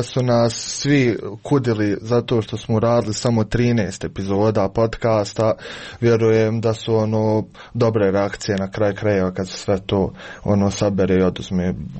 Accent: Odžak, Federation of Bosnia and Herzegovina, Bosnia & Herzegovina; now in Sarajevo, Bosnia and Herzegovina; evo ja sam na primjer iz Odžaka, koji nije u Sarajevu, nego mali gradić na sjeveru Bosne i Hercegovine, i tu sam već neki 7 godina u Sarajevu

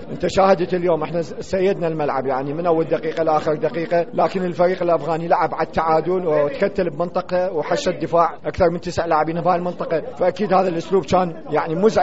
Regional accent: Iraq; انا افتخر يعني كعراقي

